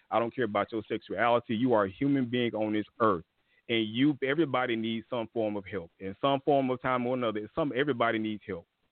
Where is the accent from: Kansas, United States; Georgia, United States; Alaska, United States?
Georgia, United States; Stone Mountain; I grew up in Stone Mountain, Georgia, where they had Confederate reenactments at Stone Mountain Park, and they were still burning crosses out there.